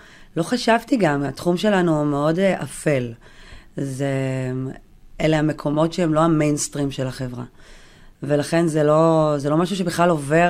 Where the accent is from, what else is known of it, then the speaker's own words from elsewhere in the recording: Yeruham, Southern District, Israel; אני גדלתי בירוחם, שזה מקום אמנם מאוד מאוד חם ועוטף, אבל גם זה מקום שאת רואה דברים שהם של אוכלוסיות מוחלשות.